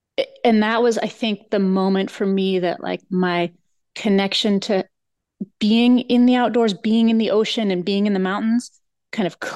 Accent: Berkeley, California, United States; I grew up in Berkeley, California, you know, insert hippie jokes here.

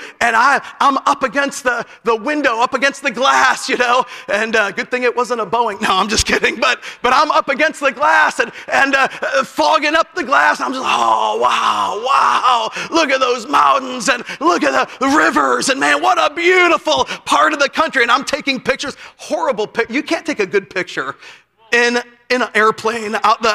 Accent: Chicago, Illinois, United States; Now I'm a city boy. I'm from Chicago.

